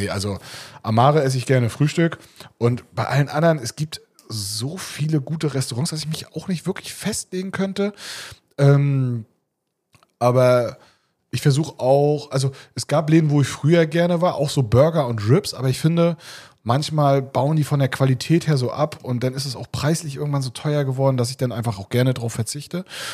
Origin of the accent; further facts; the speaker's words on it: East Germany, Germany; ich bin halt in der Platte groß geworden, ne, ostdeutsche Platte, alles Plattenbauten. Sozial war da halt auch viel, ne, viel Leute, die nicht so viel Geld hatten und wir hatten auch so ein Asylantenheim nebenan.